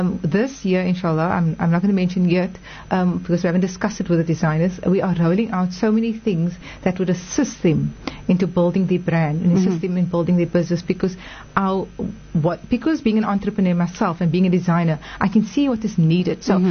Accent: South Africa; So we're South African, and we need to be proud of that.

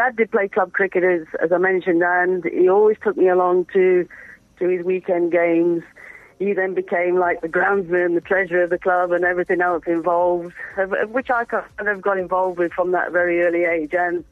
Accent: Coalville, East Midlands, United Kingdom; I grew up in a place called Colville in Leicestershire in the Midlands.

